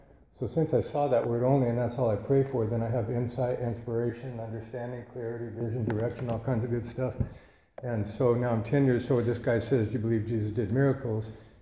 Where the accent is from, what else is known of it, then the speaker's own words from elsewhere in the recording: Seattle, Washington, United States; born there; now in Santa Barbara, United States; And so we moved to Santa Barbara in 1961. I was born in Seattle, and there was something about coming down here that opened things up for me.